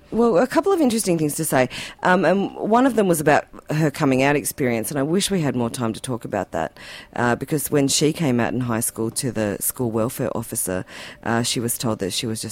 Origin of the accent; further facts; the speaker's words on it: Tasmania, Australia; I've got an excuse. I was from Tassie.